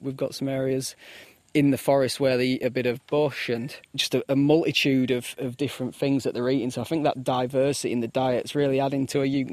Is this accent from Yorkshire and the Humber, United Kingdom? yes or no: yes; Yorkshire and the Humber, United Kingdom; So I'm originally from Yorkshire in England, and we grew up in quite a rural area, just a little village. We did have a little small holding over there, a couple of acres is what we grew up on